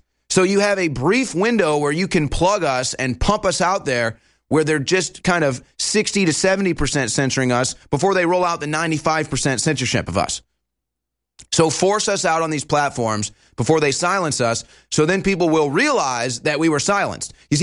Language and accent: English; United States; I'm not trying to go side by side here with Israel or Palestine. Okay, I'm an American.